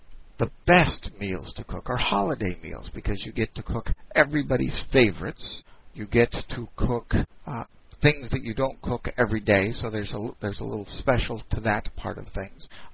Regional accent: Oregon, United States; Maybe that's because I was raised out in Oregon, and you know, that's one of those places where all the Christmas trees are grown to be shipped around the country.

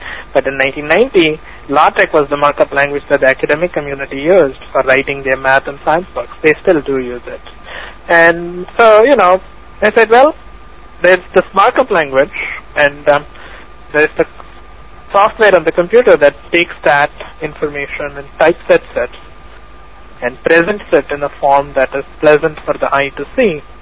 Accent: India; moved away as an adult; now in United States; I grew up in India. I came to the United States in 89 for graduate school.

